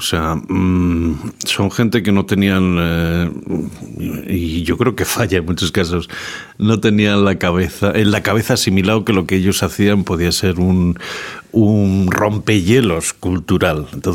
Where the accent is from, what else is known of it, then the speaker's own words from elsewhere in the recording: Burgos, Castile and León, Spain; now in Madrid, Spain; Y yo vengo de Burgos, que aquello era muchísimo más.